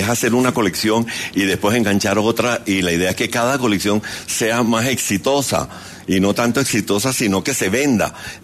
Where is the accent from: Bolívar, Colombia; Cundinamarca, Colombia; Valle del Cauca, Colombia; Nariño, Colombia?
Bolívar, Colombia; Cartagena; also born or lived in Mompox; yo nací en Mompox, pero mi padre trabajaba en una petrolera, entonces viajaba mucho que Bogotá, de pronto estábamos otra vez en Cartagena, y mi infancia fue en Cartagena.